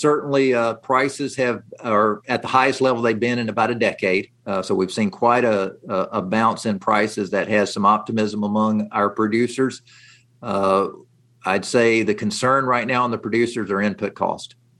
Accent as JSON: {"language": "English", "region": "Alabama", "country": "United States", "also_born_or_lived": "Missouri", "moved": "yes", "lives_now": "Memphis, United States", "said": "Originally from Alabama, then Missouri, and now Tennessee."}